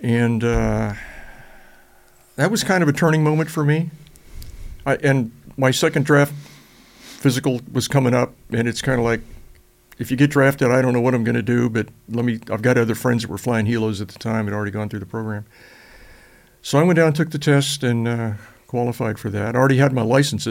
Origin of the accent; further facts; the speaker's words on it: Florida, United States; I grew up in South Florida. My dad was stationed there in World War II at Wilcox Field at Miami International.